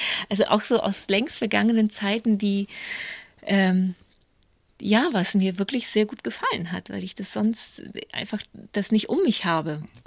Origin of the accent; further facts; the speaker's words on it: Poland; ich bin in Polen geboren und aufgewachsen. Also ich bin sehr Ost und West und jetzt wieder Ost. Also mir ist Ost und West gut vertraut.